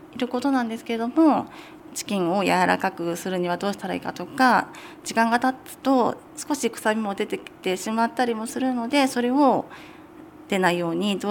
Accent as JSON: {"language": "Japanese", "town": "Fujisawa", "region": "Kanagawa", "country": "Japan", "tie": "born or raised there", "said": "私はもうずっと地元が藤沢です。藤沢が大好きなのでこの場所にお店を開くことも決めました。"}